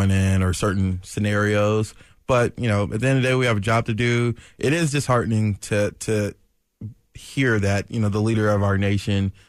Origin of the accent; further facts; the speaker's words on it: Decatur, Georgia, United States; South DeKalb Mall, I'm from, you know, I grew up in Decatur.